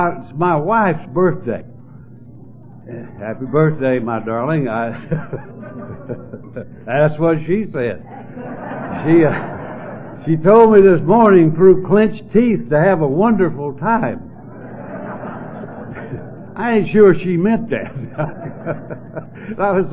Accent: North Carolina, United States; I'm from North Carolina, where we produce that stuff.

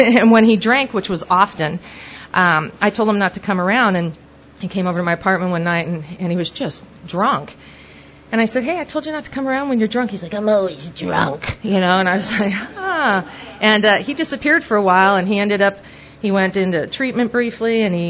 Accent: Oregon, United States; I'm from Oregon, you know, and I just wanted to learn how to surf.

